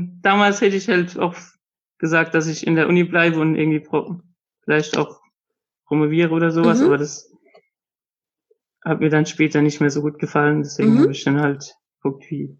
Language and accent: German; Frankenthal, Rhineland-Palatinate, Germany; now in Heidelberg, Germany; Aus Frankenthal, aus der Pfalz.